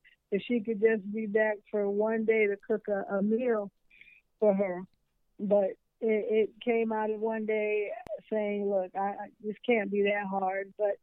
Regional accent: New York City, New York, United States; also born or lived in California; growing up in New York City, I thought that hard taco shell and, you know, putting some ground meat and a little cheese, that's not a taco.

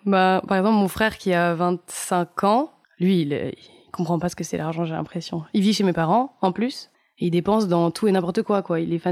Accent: Nice, Provence-Alpes-Côte d'Azur, France; J'ai grandi à Nice.

